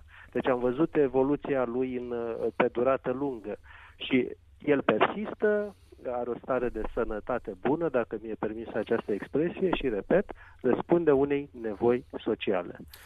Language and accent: Romanian; Romania; și asta o spun cu multă tristețe ca și român